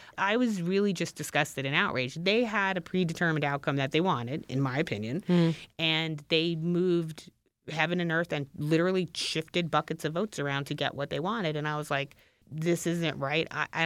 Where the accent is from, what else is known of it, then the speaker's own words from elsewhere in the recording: Queens, New York, United States; You know, I'm from Queens, and my parents were Republicans, but I was a Democrat.